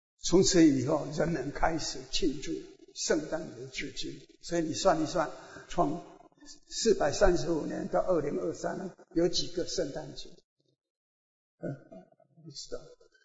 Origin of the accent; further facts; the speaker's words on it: United States; Chinese is a second language; 由我们美国人参与，由我们美国人赞助的战争